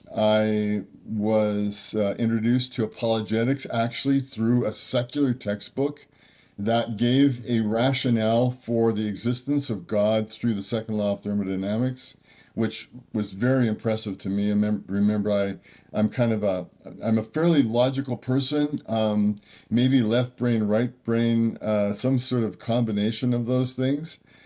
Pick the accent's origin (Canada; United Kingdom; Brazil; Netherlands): Canada; now in United States; Yes, I am from Canada, although I have become an American citizen and very much consider myself an American at this point in my life. I grew up in an immigrant family